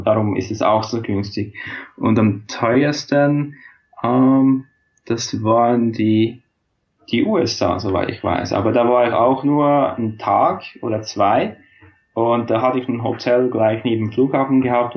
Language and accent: German; Switzerland; weil zum Beispiel in Australien kann ich als Schweizer kein Work and Travel Visum beantragen